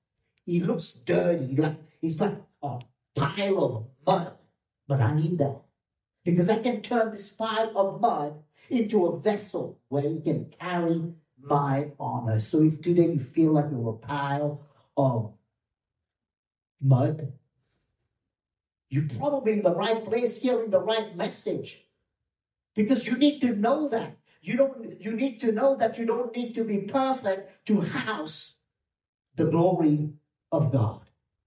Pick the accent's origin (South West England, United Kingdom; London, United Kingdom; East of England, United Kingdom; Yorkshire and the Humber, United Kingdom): London, United Kingdom; now in Tulsa, United States; growing up in London, England, and to leave that and go in the cow pastures of Tulsa, Oklahoma, where you see horses and cows. And that wasn't my background. My background was concrete. Concrete everywhere.